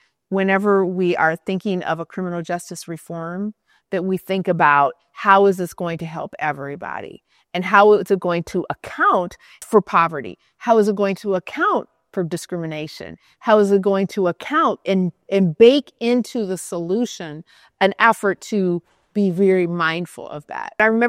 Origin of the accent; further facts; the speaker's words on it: Minnesota, United States; But I'm from the middle of the country. I'm from Minnesota.